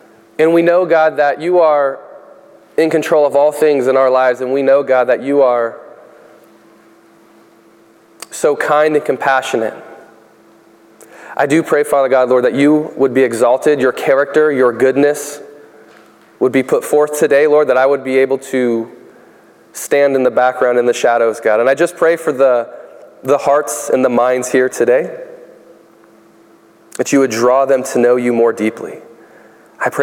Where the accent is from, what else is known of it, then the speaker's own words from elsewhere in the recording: Alabama, United States; moved away as an adult; also born or lived in California; But one of the things, what Mark didn't mention is I'm from Alabama. Before that, I lived in California.